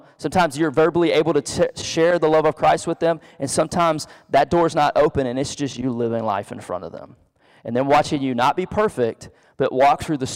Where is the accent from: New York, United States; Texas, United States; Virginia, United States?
Texas, United States; also born or lived in France; I grew up in Southeast Texas, real close to Louisiana, and so I love some Cajun food and spices